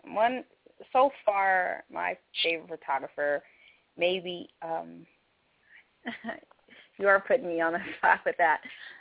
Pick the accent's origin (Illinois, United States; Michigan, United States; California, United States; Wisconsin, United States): California, United States; because I grew up in California. I was going to fashion design school.